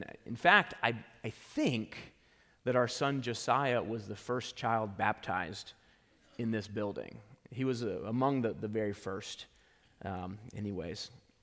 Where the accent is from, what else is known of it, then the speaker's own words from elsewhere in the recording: United States; in only 2 years I'd already begun to even not think of myself as an American. I certainly don't think of myself as Japanese either.